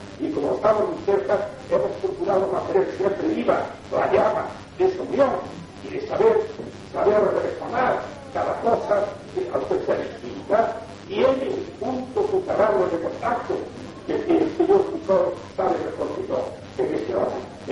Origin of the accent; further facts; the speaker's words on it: Galicia, Spain; first language Galician; Spanish is a second language; Y yo, que soy un escritor gallego y que he cultivado siempre mi lengua